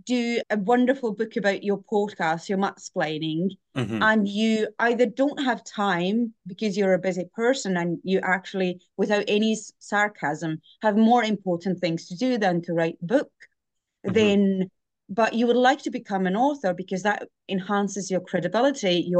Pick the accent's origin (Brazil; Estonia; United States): Estonia; English is a second language; now in Scotland, United Kingdom; I'm originally from Estonia. I live in Scotland now for over 4 years